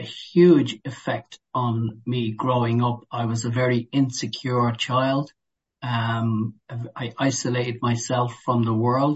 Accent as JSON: {"language": "English", "town": "Dublin", "region": "Leinster", "country": "Ireland", "tie": "born or raised there", "said": "I grew up in Ireland, in Dublin."}